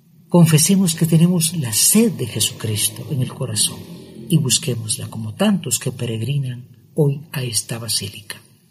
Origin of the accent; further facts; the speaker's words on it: Guatemala; como hijos de nuestra tierra, como guatemaltecos